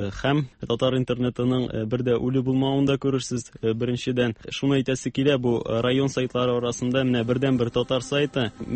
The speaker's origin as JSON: {"language": "Tatar", "town": "Baltasi", "region": "Tatarstan", "country": "Russia", "said": "Мин үзем Балтач районы кешесе инде. Балтачта тудым 86 елда."}